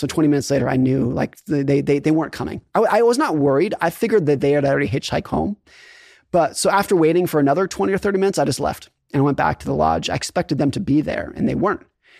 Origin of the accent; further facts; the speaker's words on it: Lake Tahoe, California, United States; So I grew up skiing in Lake Tahoe, California, and I was a competitive ski racer.